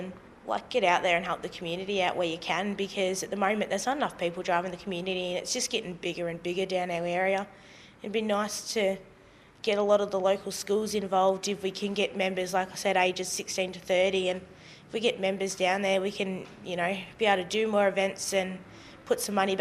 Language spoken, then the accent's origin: English; Poowong, Victoria, Australia; Right, hi guys … from Prewong. I'm just turned 21 and I've been in Young Farmers for a year.